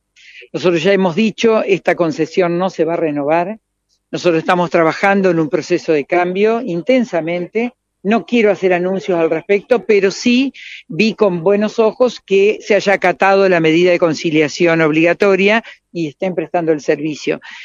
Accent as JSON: {"language": "Spanish", "town": "Paraná", "region": "Entre Ríos", "country": "Argentina", "said": "Quienes somos de Paraná desde hace muchos años"}